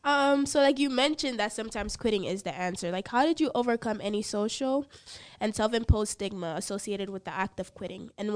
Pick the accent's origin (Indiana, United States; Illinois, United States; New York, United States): New York, United States; Bronx; we're both from the Bronx.